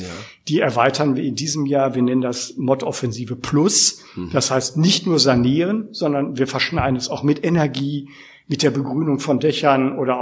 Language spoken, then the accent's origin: German; North Rhine-Westphalia, Germany; meine Heimatregion, das Ruhrgebiet